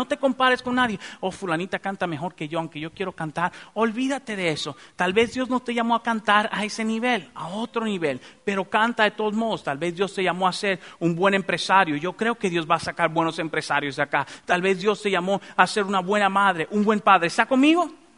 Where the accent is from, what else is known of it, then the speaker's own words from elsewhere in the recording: Dominican Republic; así me hicieron y así usted va a querer, ¿verdad? Soy dominicano y adelante.